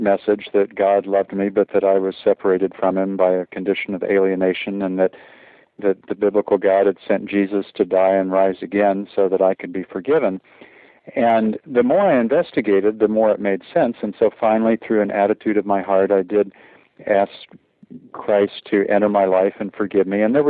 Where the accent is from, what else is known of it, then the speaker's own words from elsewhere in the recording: Miami, Florida, United States; I grew up in Miami and had an interest in spiritual things as a child, was raised in the Presbyterian Church, but then went away to boarding school in Connecticut